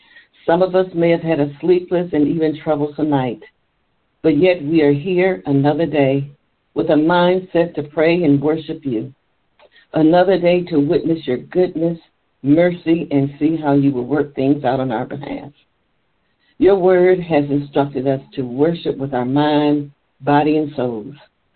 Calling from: Maple Heights, Ohio, United States; I'm joining you from Maple Heights

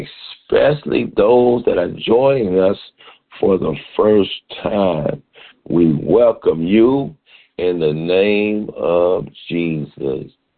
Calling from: Richmond Heights, Ohio, United States; I'm coming from Richmond Heights, Ohio.

